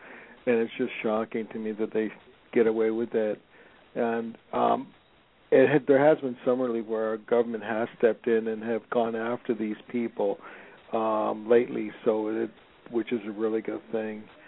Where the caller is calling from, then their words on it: Los Angeles, California, United States; I'm calling from Los Angeles.